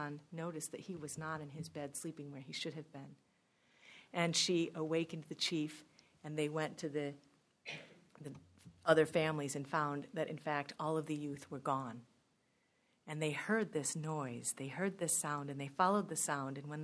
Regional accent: Michigan, United States; I grew up in Southeast Michigan. I went to school here. I didn't move to Northern Michigan until 2002.

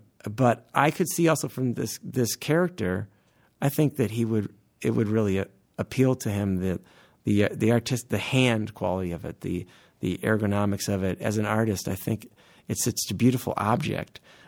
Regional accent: Ann Arbor, Michigan, United States; You know, growing up in Ann Arbor, I have some vague understanding of its importance in the town

